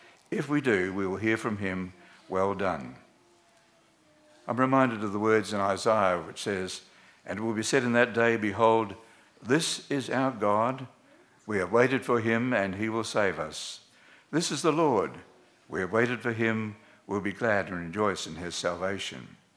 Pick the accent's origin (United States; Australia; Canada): Australia; Rockhampton, Queensland; born there; this story rings a bell with me because I was born in Rockhampton.